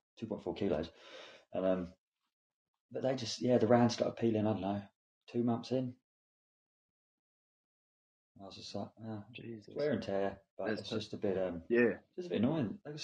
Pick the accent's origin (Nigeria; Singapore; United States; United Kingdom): United Kingdom; Hastings, South East England; now in New Zealand; My family and friends think I've got a twang. I grew up in Hastings, not Hastings, New Zealand. Hastings, England. Similar place though.